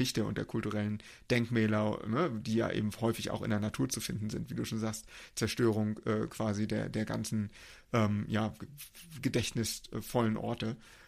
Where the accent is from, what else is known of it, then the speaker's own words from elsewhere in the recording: Germany; Ich glaube schon, dass in manchen Teilen wir uns als Deutsche ein bisschen zu viel Gedanken machen.